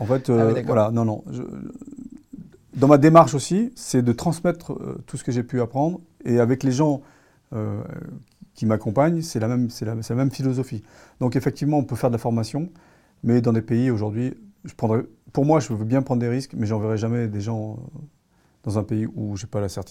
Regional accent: France; tant que je ne suis pas chez moi en France, je ne suis pas en sécurité.

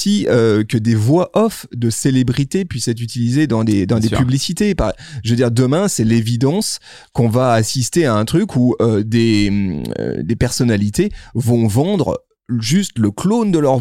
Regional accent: Auvergne-Rhône-Alpes, France; accent: Savoyard; tu te retrouves avec mon bel accent savoyard en anglais.

